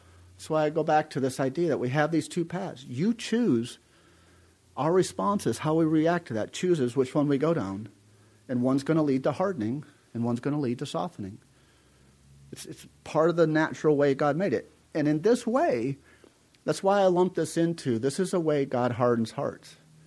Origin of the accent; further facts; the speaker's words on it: Alaska, United States; I grew up in Alaska, so I always go to this, you know.